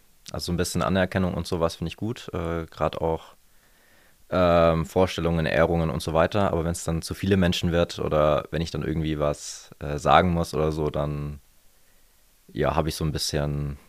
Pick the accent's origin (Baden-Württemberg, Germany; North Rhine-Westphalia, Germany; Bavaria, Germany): Baden-Württemberg, Germany; ich bin jetzt 24, ich komme aus Baden-Württemberg, ich bin Student der Informatik